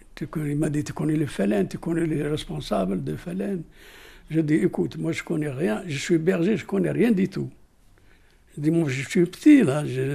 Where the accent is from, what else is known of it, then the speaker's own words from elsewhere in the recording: El Mouricia, Sétif Province, Algeria; J'habite à El Mouricia, la région de Sétif. Sétif, c'est dans le nord, Sétif, dans le nord d'Algérie, côté de Constantine.